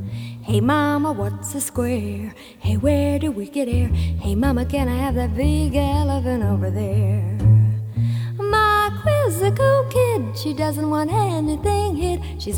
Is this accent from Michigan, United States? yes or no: yes; Detroit, Michigan, United States; born there; Well, I was born in Detroit, Michigan, back in 19.